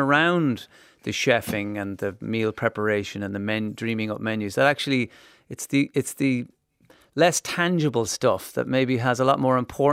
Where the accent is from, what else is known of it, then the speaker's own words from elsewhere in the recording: Ireland; the fact that as Irish people, you know, barbecuing one sausage terrifies us that we're going to give ourselves salmonella